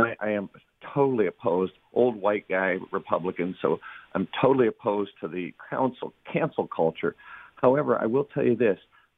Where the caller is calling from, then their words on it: Erie, Pennsylvania, United States; I'm from Erie, Pennsylvania, and of course I heard your comments.